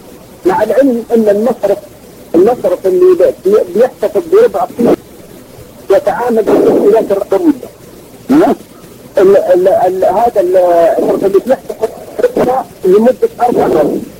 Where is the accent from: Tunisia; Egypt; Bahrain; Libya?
Libya; شيخ انا من ليبيا عندي سؤال